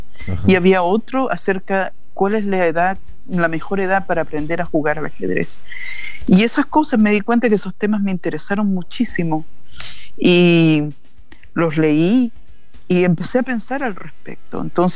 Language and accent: Spanish; Santiago, Santiago Metropolitan Region, Chile; Pero yo crecí en Santiago.